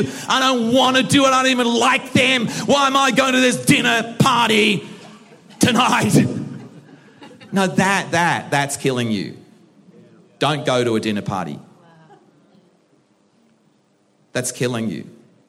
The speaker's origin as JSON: {"language": "English", "town": "Birkenhead", "region": "North West England", "country": "United Kingdom", "lives_now": "Australia", "said": "I'm not really an Aussie. I'm really an Aussie in disguise. I'm really a man from Birkenhead."}